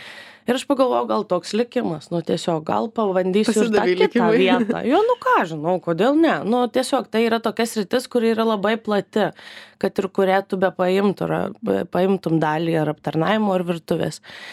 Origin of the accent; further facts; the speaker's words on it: Marijampolė, Marijampolė County, Lithuania; moved away as an adult; now in Vilnius, Lithuania; Marijampolė, kadangi esu iš Marijampolės